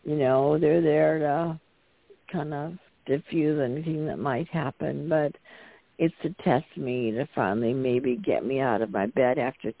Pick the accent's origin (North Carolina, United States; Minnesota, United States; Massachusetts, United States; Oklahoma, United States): Minnesota, United States; And he is interned in my home state here in Minnesota.